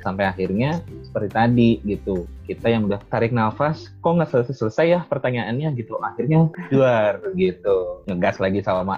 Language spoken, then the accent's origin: Indonesian; Bogor, West Java, Indonesia; So, aku dari Rangkul Bogor.